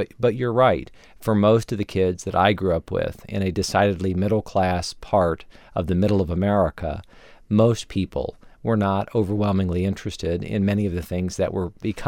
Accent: Midwest, United States; when I was young and when I was growing up in the Midwest, there does come that moment.

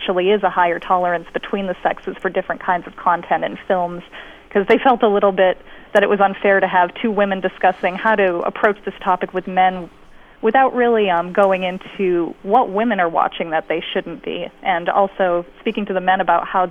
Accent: Maine, United States; Well, I'm also from the East Coast. I'm from Maine. I just migrated southward.

